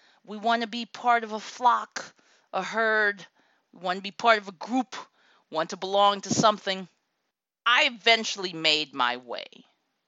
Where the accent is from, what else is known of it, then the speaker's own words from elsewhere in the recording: Akron, Ohio, United States; Yes, I grew up in Akron, Ohio. Very middle size city in the Midwest.